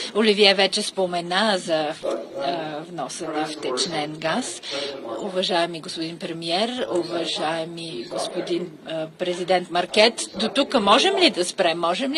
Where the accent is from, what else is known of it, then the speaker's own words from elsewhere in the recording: United States; Bulgarian is a second language; now in Bulgaria; Като американец аз се гордея от стандартите, зададени от американските компании